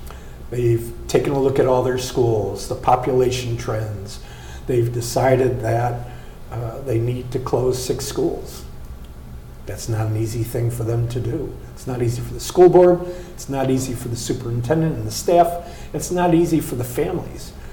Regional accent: Chicago, Illinois, United States; now in Green Bay, United States; You think Green Bay, Wisconsin. I grew up in Chicago.

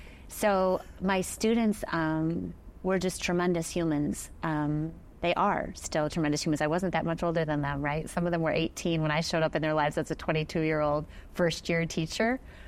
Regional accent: Southfield, Michigan, United States; I grew up just outside of Detroit in an inner ring suburb, but grew up in the city.

